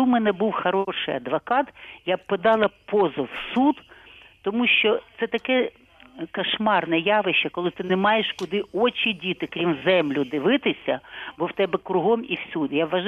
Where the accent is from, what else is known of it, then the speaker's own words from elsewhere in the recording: Kyiv, Ukraine; я з Києва.